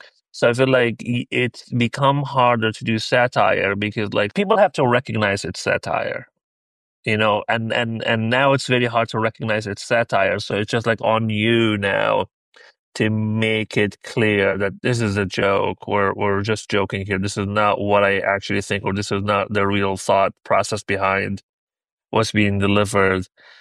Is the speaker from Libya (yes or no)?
yes; Libya; also born or lived in Portland / New York; now in United States; like about living in Portland, living in New York, growing up in Libya, all of that stuff, just like being in America and all.